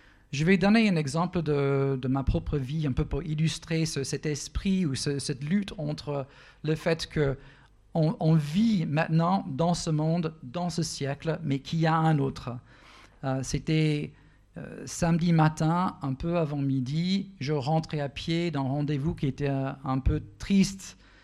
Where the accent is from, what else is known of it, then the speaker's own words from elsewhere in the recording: United States; French is a second language; pour moi, en tant qu'Américain d'origine, c'est aussi pour moi, c'est une scène hyper exotique.